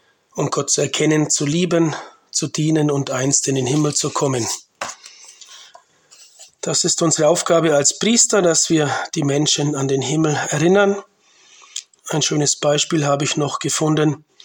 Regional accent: Bavaria, Germany; now in Liechtenstein; Ich bin 48 Jahre alt, bin aus Bayern und wohne und arbeite als Diözesanpriester im kleinen Erzbistum Vaduz in Liechtenstein.

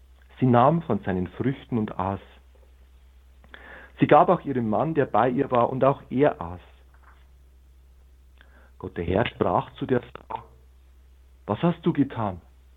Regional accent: Bavaria, Germany; Eine der bekanntesten davon, in meiner Heimat in Bayern

